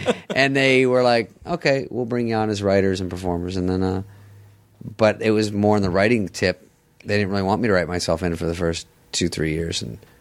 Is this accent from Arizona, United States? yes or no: yes; Arizona, United States; I'm from Arizona. I have long blonde white hair.